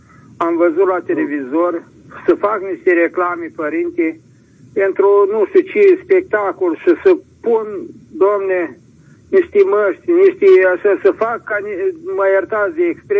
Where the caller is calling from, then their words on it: Suceava, Suceava County, Romania; sunt din Suceava.